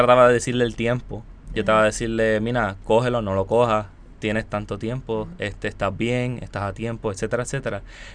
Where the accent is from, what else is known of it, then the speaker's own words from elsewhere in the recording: Puerto Rico; específicamente somos los puertorriqueños que siempre estamos detrás y cogiendo detrás de ellos.